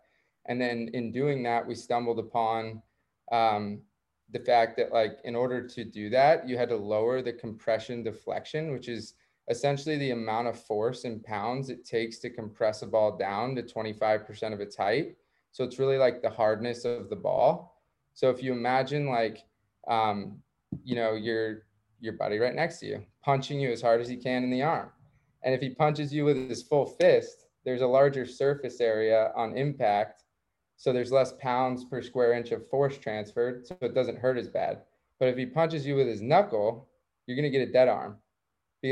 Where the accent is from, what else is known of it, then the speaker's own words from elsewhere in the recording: Jupiter, Florida, United States; I grew up in South Florida in Jupiter.